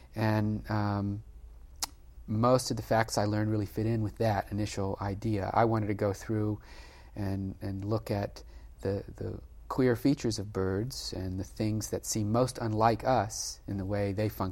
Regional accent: North Carolina, United States; also born or lived in Washington, D.C.; When I was six, I moved from Washington, D.C. to North Carolina, and it was really different moving from Washington, D.C. to North Carolina. And then I moved around a lot in North Carolina, from small towns to tobacco cities to beach towns and so on.

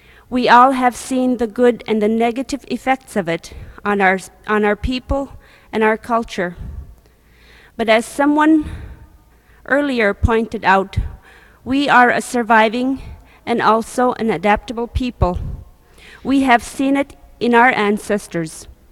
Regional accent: Alaska, United States; now in Unalakleet, United States; fellow Alaskans … I am originally from the Chelista region, but I have lived here in Unalakleet for the last 10 years, and I have grown to love the people and the region as my home.

